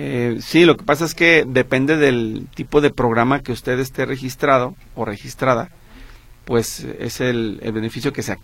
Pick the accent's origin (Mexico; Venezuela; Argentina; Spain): Spain; Y aparte yo soy español y luego me voy a ir a España